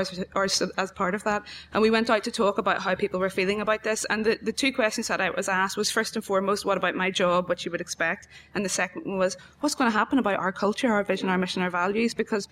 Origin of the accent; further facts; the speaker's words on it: Ireland; We've got about 10 minutes because I'm from Ireland and I talk fast.